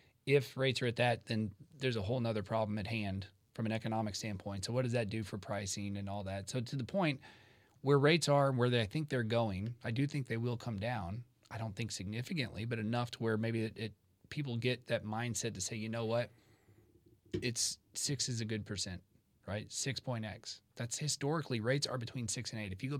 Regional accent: Dallas-Fort Worth, Texas, United States; I'm very blessed that I grew up here in Dallas-Fort Worth

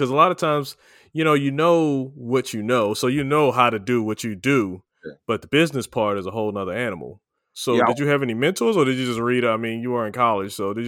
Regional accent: Oxon Hill, Maryland, United States; now in California, United States; I grew up in Oxon Hill, Maryland.

